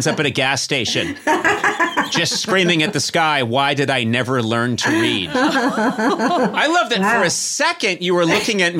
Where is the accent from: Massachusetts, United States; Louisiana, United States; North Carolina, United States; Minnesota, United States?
Massachusetts, United States; Brookline; I grew up in Brookline, Massachusetts, birthplace.